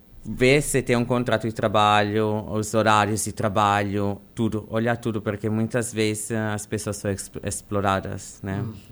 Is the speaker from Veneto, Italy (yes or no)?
no; Sardinia, Italy; now in Germany; Eu saí da Sardenha porque fui obrigado, porque na minha terra tem só trabalho no verão.